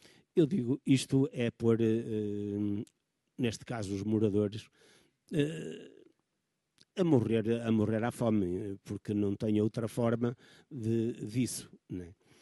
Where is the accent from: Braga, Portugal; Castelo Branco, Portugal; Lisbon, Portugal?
Braga, Portugal; Guimarães; porque sou de Guimarães